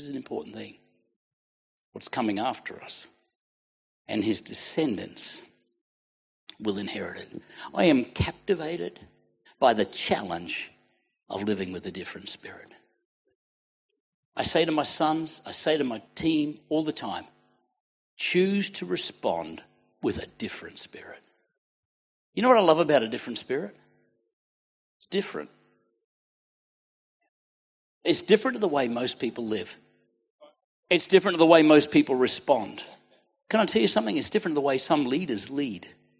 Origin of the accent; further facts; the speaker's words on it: Australia; from Australia.